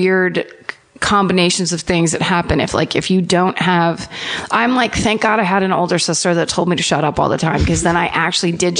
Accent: California, United States; We are from California.

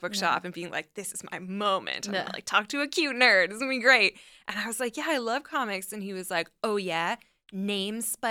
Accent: Canada; when I'm from Canada, so I moved to Toronto 10 years ago

